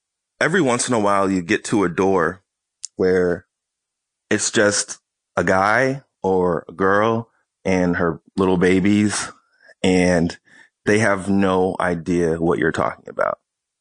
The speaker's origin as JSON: {"language": "English", "town": "Boston", "region": "Massachusetts", "country": "United States", "said": "I mean, I'm from Boston, when I would read like a big Lee Montville feature or something like that."}